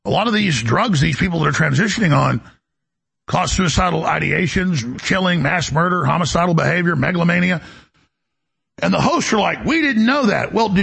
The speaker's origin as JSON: {"language": "English", "town": "Dallas", "region": "Texas", "country": "United States", "tie": "born or raised there", "said": "I mean, I grew up in Dallas in the 80s"}